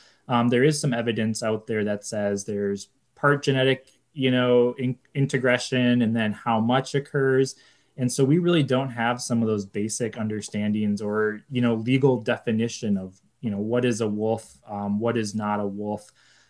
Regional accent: Minnesota, United States; And I'm originally from Minnesota, so I've had some close encounters with gray wolves out there.

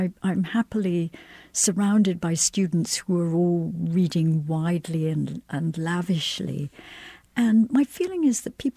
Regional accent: Scotland, United Kingdom; Well, growing up in Scotland at the time I did, in the place I did, virtually everyone had brown hair and blue eyes.

